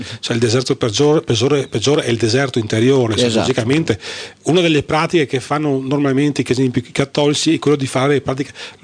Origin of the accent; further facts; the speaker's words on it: Marostica, Veneto, Italy; Tutti sanno che ci sono di Malostica, e Malostica è famosa per le ciliegie.